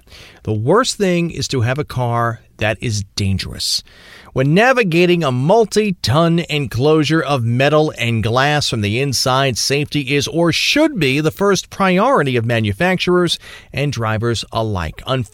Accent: New Jersey, United States; the Ford Pinto was constructed only about a mile and a half from where I grew up in New Jersey.

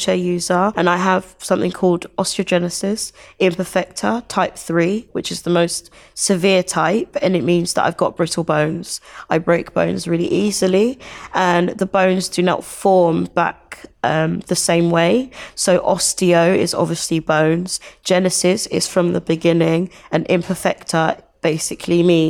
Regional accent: Nigeria; My mum is from Nigeria, so I'm Nigerian. Both my parents are from Nigeria.

